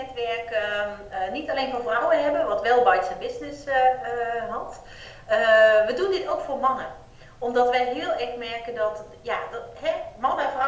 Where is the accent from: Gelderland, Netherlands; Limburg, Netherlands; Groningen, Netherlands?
Limburg, Netherlands; moved away as an adult; now in Drenthe, Netherlands; want ik ben een Limburgse, inmiddels woonachtig 6 jaar in Drenthe